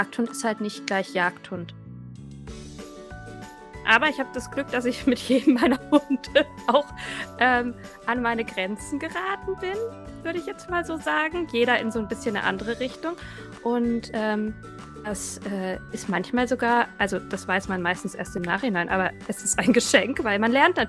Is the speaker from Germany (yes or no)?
yes; Erlangen, Bavaria, Germany; ich komme aus Erlangen, aus Franken, lebe dort mit meinem Mann, meinem Sohn und meiner Drahthaarwischlerhündin Lotta.